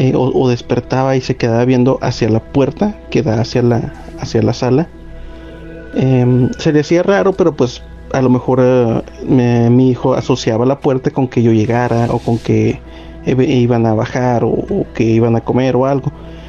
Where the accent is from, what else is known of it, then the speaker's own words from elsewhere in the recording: Frontera, Coahuila, Mexico; Soy de Frontera, Coahuila.